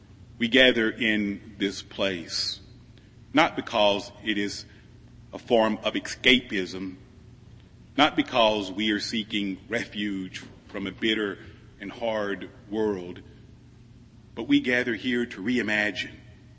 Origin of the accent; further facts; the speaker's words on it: Missouri, United States; Now, I'm from Missouri, the Bible Belt. When I was growing up, repentance meant certain things.